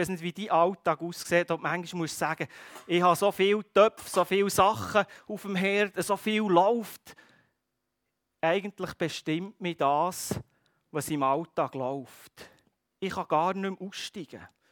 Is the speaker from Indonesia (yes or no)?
no; Switzerland; ich glaube, gerade als Schweizer ist uns das sehr vertraut.